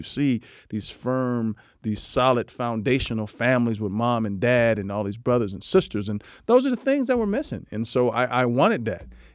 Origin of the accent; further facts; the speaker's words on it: Las Vegas, Nevada, United States; Like, we grew up together in Las Vegas.